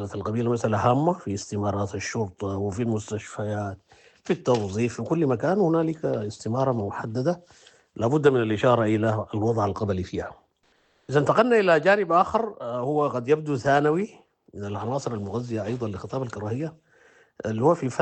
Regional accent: Sudan; إحنا كشعب سوداني

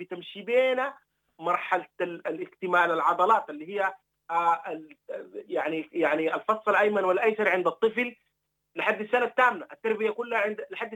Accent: Sudan; أنا كمواطن سوداني.

